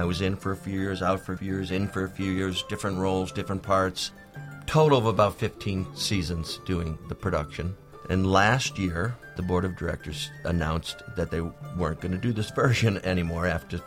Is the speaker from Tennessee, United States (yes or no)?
no; Scranton, Pennsylvania, United States; moved away as an adult; also born or lived in New York, United States / Binghamton, United States; I was born and raised in Scranton my whole life. Till about 1987, moved to New York, spent some time in New York, then went to graduate school in Binghamton